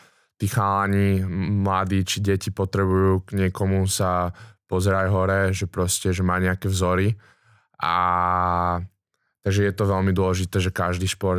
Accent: Bratislava, Bratislava Region, Slovakia; tým pádom, že som vyrastal v Bratislave

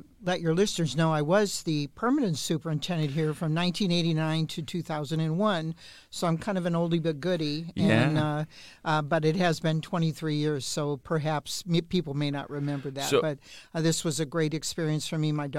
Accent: Gary, Indiana, United States; born there; and then I was born in Gary, and so when the state took over Gary's schools in 2017

